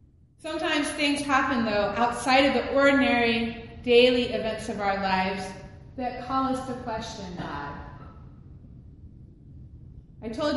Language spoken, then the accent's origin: English; the South, United States; Now, I'll be the first to tell you that I'm a Southerner. I'm not sure what your cultures tell you, but the way I was raised in the South was that you do not air your family's dirty laundry.